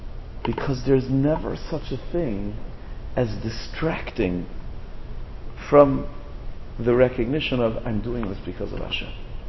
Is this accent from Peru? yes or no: no; Canada; now in United States; I'm a Canadian, I'm not supposed to know this. Okay, but it has 3 branches. What it has the administration, right, the executive branch, it has the legislature, the Congress, and it has the judiciary. Very good, okay. I did have to learn this from my citizenship test.